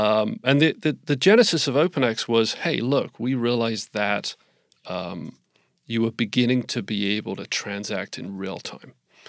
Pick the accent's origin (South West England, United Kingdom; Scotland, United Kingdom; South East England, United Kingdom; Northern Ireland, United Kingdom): South West England, United Kingdom; I grew up in a rural part of England called Dorset, which is on the south coast. It's very pretty. Mm-hmm. It's very quiet. It's farmland and coastline.